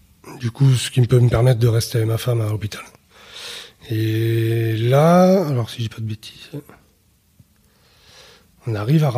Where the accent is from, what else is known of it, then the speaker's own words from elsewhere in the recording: Bordeaux, Nouvelle-Aquitaine, France; On est bordelais, du coup, la maison, mais on n'y va plus.